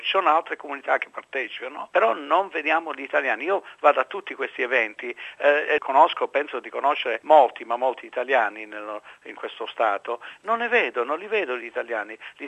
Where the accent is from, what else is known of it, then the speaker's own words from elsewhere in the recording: Apulia, Italy; now in Australia; io ho un interesse perché sono pugliese